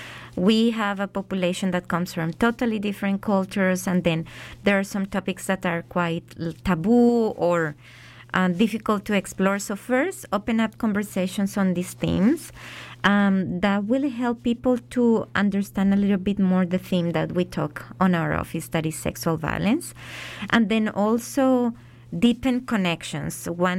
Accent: Colombia; English is a second language; so I grew up in Colombia, and I think that it was complicated, I will say.

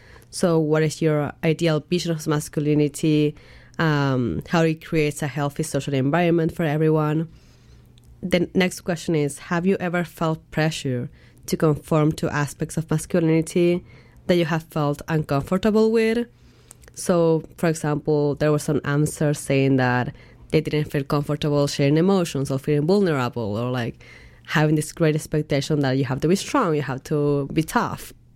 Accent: Argentina; English is a second language; I'm 25 now, so. And again, growing up in Argentina, social media wasn't really a thing back at the time, too.

